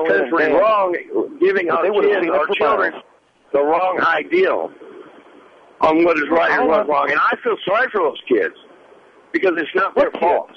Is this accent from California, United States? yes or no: no; Indiana, United States; I'm a truck driver, and I'm from Southern Indiana.